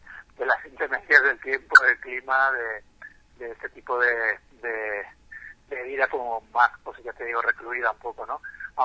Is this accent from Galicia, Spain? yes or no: no; Valencia, Valencian Community, Spain; moved away; yo soy de Valencia, es del Mediterráneo, es un clima templado, cálido, en verdad, no sé, muchísima luz